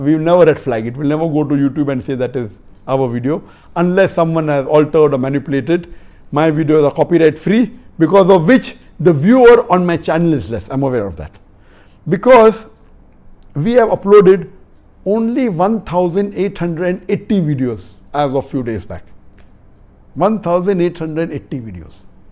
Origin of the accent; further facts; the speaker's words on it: Pakistan; English is a second language; from Pakistan.